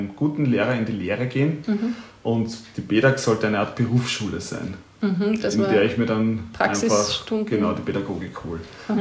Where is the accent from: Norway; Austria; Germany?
Austria; Lower Austria; Also ich komme ja aus Niederösterreich